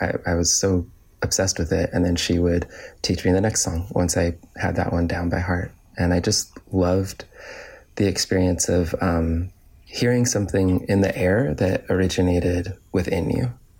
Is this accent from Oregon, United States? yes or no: yes; Gearhart, Oregon, United States; Well, I grew up on the Oregon coast in a small town of 1,000 people, 2,000 in the summer with the tourists. It was a beautiful spot.